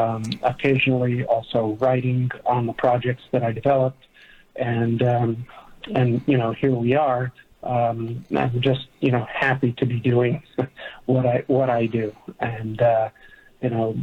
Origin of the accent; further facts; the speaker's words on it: Bronx, New York, United States; Originally Bronx, New York, and I started out as a musician and segued to becoming an actor.